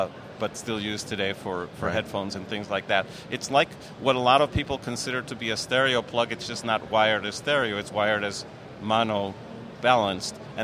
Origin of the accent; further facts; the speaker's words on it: Connecticut, United States; I'm originally from Connecticut.